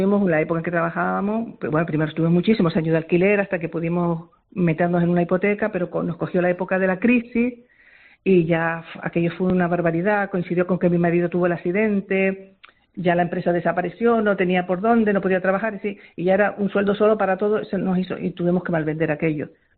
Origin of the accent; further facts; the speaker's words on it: Las Palmas, Canary Islands, Spain; Nosotros tuvimos muchos años cuando trabajamos en la zona sur y nos hemos habituado al sur, aunque somos de Las Palmas.